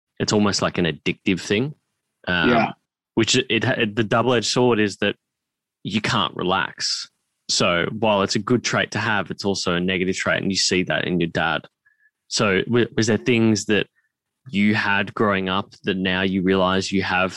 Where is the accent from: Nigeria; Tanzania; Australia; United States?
Australia; Melbourne, Victoria; Yeah, I grew up in Melbourne.